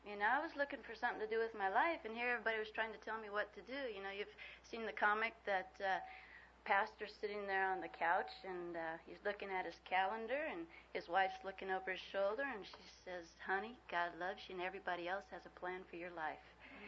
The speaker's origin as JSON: {"language": "English", "country": "Guatemala", "tie": "born or raised there", "said": "I had, you know, grown up in a missionary family. My parents were with Wycliffe, and I grew up in Guatemala."}